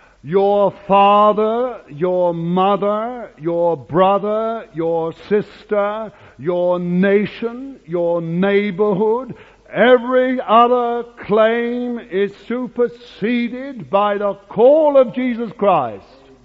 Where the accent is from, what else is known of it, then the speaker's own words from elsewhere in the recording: London, United Kingdom; born there; I can't help being an Englishman. That's all there is in it. So far as the place I was born, I never chose to be born in Bethnal Green in London.